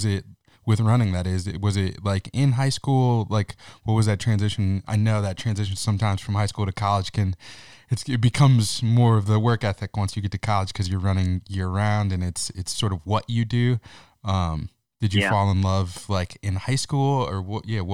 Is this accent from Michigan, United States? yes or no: yes; Michigan, United States; It's like I grew up in Michigan, so Pistons fan by nature